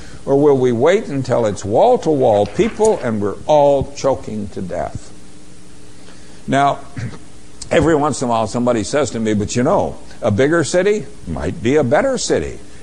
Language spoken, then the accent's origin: English; Boulder, Colorado, United States; let's start in Boulder, Colorado. Here's my hometown.